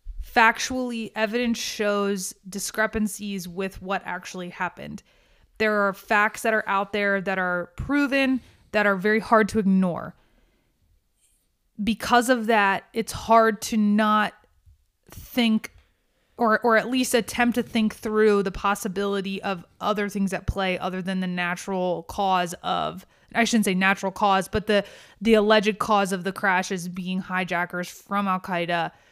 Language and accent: English; Pennsylvania, United States; I heard things about the Pennsylvania flight that were a little odd just because we're from Pennsylvania.